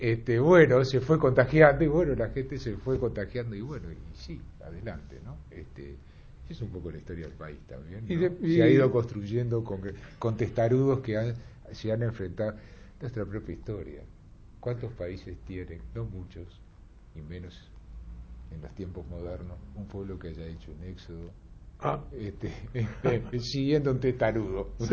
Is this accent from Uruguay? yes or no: yes; Uruguay; como somos los uruguayos jamás decimos que somos grandes y jamás decimos que somos importantes, ¿verdad?